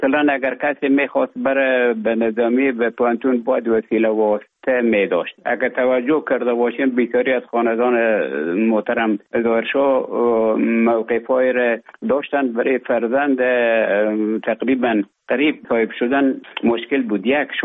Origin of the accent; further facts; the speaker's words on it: Afghanistan; moved away as an adult; also born or lived in Russia; now in Finland; تا زمانی که ببخشن طالبو آمدن من در افغانستان بودم.